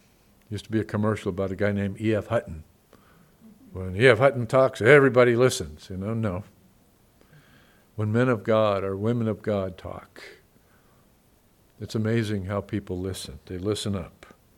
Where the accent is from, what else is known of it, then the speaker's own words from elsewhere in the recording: California, United States; Remember one time in Vermont, you know, they're farmers back there, and here I am from California.